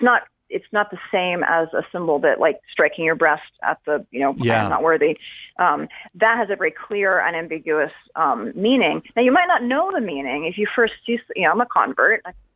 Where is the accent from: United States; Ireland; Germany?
United States; New England; But I'm from New England. I have that very English, New English sort of cultural reserve.